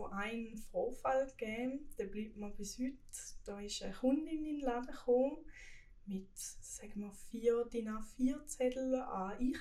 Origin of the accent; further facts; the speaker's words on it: Münchwilen, Thurgau, Switzerland; Ich komme aus dem Thurgau und genau in Münchwilen.